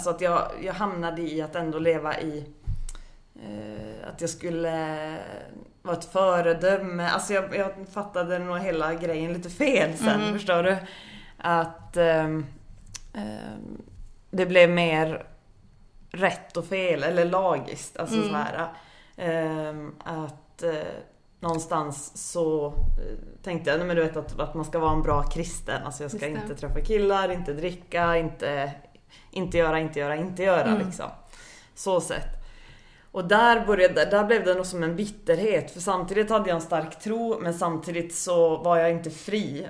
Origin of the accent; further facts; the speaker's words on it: Luleå, Norrbotten County, Sweden; jag är uppvuxen, jag är från Luleå och uppvuxen i en kristen familj. Mamma och pappa och en 12 år äldre brorsa.